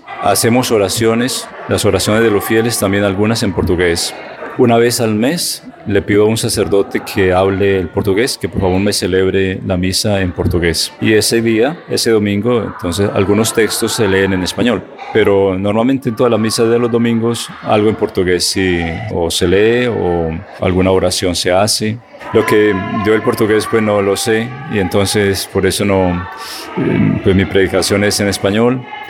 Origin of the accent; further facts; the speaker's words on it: Colombia; moved away as an adult; now in Russia; Yo soy colombiano y pues vine aquí